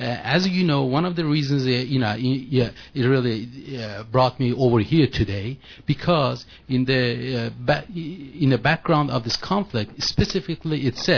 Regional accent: Tabriz, East Azerbaijan, Iran; English is a second language; I'm from the Tabriz, South Azerbaijan, the largest ethnic of the Iran.

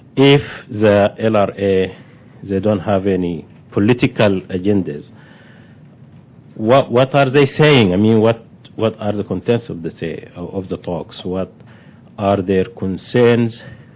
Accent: Sudan; And I'm from Sudan.

